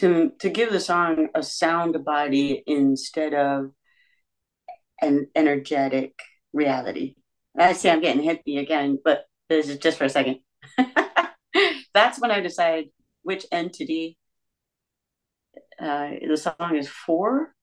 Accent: Georgia, United States; Yeah. I'm from Georgia.

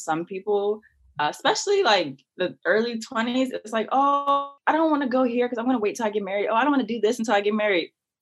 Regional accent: Maryland, United States; I'm from Maryland.

